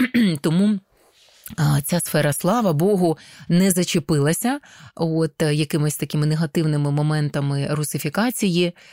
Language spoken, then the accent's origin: Ukrainian; Kyiv, Ukraine; Я тут народилася в Україні, в Києві, тут моє коріння.